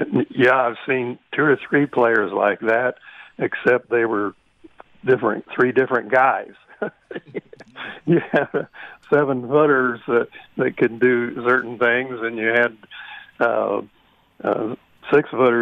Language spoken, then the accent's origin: English; Indiana, United States; Oh yeah, I was from Southern Indiana.